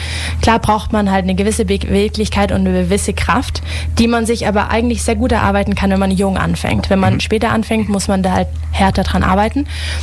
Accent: Ulm, Baden-Württemberg, Germany; ich bin 28 Jahre alt. Ich bin hier aufgewachsen in Ulm. Allerdings komme ich nicht ursprünglich aus Ulm. Mein Vater ist Spanier, meine Mutter kommt aus Hamburg. Aber ich habe im Prinzip meine ganze Jugend hier verbracht

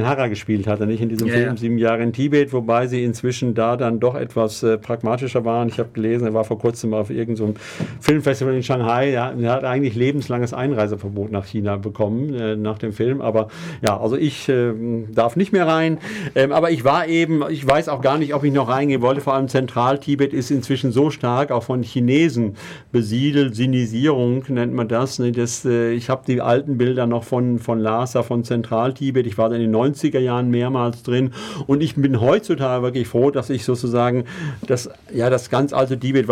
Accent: Tübingen, Baden-Württemberg, Germany; ich bin nicht selber aus Ulm, ich bin aus Tübingen, ist nicht so weit weg

